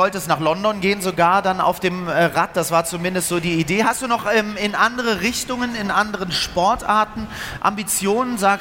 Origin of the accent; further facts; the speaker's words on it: Schleswig-Holstein, Germany; auf zugefrorenen Seen da irgendwo bei uns in Schleswig-Holstein